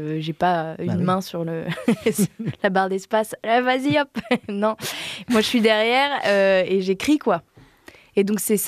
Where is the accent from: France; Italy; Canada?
France; Voiron, Auvergne-Rhône-Alpes; also born or lived in Paris / Grenoble / Lyon; Eh bien, moi, je venais de Voiron à la base.